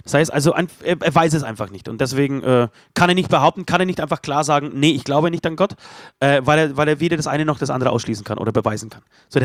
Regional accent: Poland; German is a second language; es war nicht leicht als Pole, also nicht deswegen leicht, weil ich irgendwie an der Kirche hängen würde, sondern weil die Kirche an sich, der katholische Glauben, so dermaßen meine Erziehung geprägt hat und mein Leben eigentlich so bis 25, 30.

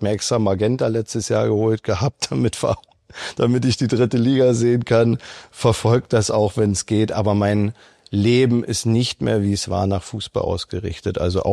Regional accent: Berlin, Germany; born there; dass ich jemals als gebürtiger Berliner, wenn du dann sogar nach England gegangen bist, nochmal irgendwie nach Rostock vielleicht zurückkommst.

